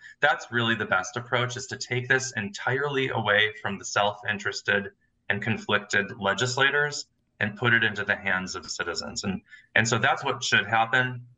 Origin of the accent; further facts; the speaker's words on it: Rhinelander, Wisconsin, United States; As I said, I'm from Rhinelander.